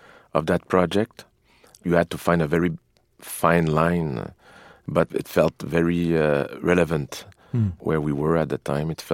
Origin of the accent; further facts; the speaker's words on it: Canada; There's something about being a Canadian and being raised in the suburb of United States, you know, yeah.